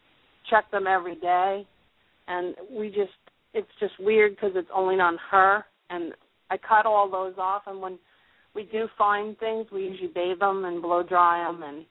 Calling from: Garner, North Carolina, United States; I'm from Garner, North Carolina

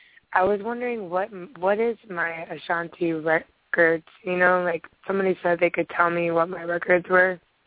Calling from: Hawaii, United States; Thank you. I'm calling from Hawaii.

